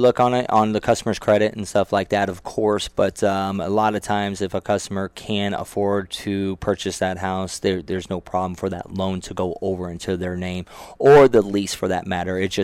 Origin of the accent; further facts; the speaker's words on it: Lake Havasu City, Arizona, United States; being born and raised here and all about being, you know, where I grew up was in Havasu, is buy local, shop local.